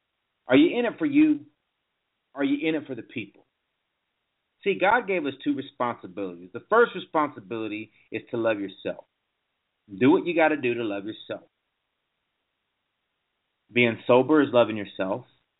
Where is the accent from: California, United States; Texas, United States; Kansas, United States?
Kansas, United States; Lawrence; born there; I was born in Lawrence. I went to Haskell.